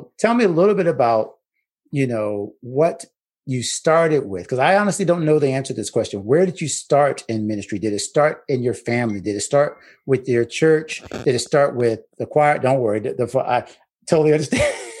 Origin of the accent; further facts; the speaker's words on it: Pensacola, Florida, United States; now in South Florida, United States; I grew up in North Florida, where you are now closer to my hometown.